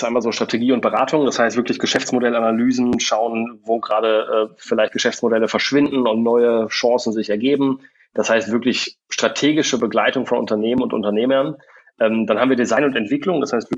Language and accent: German; Bielefeld, North Rhine-Westphalia, Germany; born there; also born or lived in England / Munich / Australia